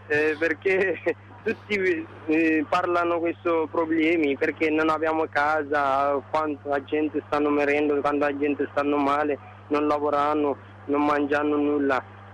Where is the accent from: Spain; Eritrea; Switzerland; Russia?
Eritrea; Italian is a second language; now in Italy; come noi che abbiamo venito da Africa, da Eritrea, un po' situazione diversa, no?